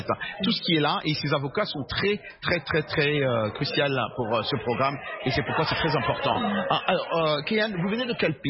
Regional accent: South Africa; Je suis asiatique, mais je suis de l'Afrique du Sud, de trois générations

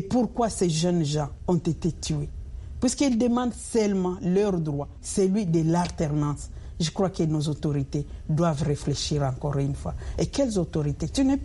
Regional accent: DR Congo; nous, en tant que Congolais

